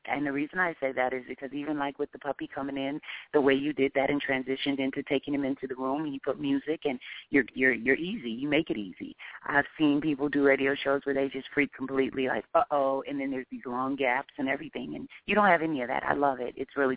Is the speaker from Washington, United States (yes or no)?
yes; Seattle, Washington, United States; now in Los Angeles, United States; You know, I'm from Seattle, Washington, and you know, being out here in LA is always, you know, a blast for me. We've been out here a few years now, and it's like my second home.